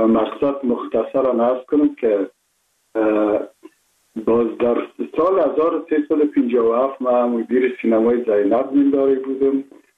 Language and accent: Persian; Kabul, Afghanistan; born there